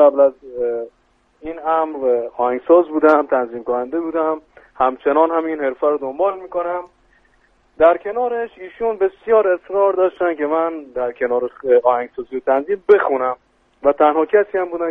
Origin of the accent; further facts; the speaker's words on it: Hormozgan, Iran; accent: southern; به عنوان یه بندری سلام عرض کنم خدمت تمام هموطنوی عزیزم، خاصه مردم خوبستان و آموزگان، همشهریان گلم.